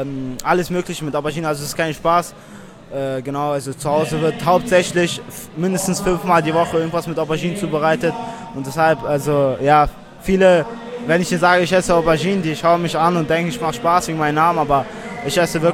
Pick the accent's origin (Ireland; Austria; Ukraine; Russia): Russia; Dagestan; now in Germany; aber hauptsächlich war die Inspiration meine Heimat Dagestan. Da ist es Nationalsport, Volkssport und meine Eltern haben da auf jeden Fall viel Mühe reingegeben.